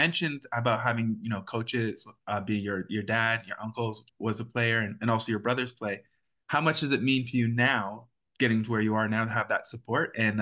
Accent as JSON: {"language": "English", "town": "Hamilton", "region": "Ontario", "country": "Canada", "tie": "born or raised there", "said": "from growing up in the Italian neighborhood in Hamilton"}